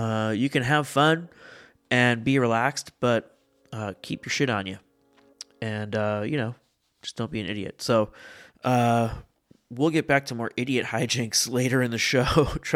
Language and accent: English; United States; if you've ever traveled to Europe or anywhere else overseas, as an American, we've probably talked about this on a show once or twice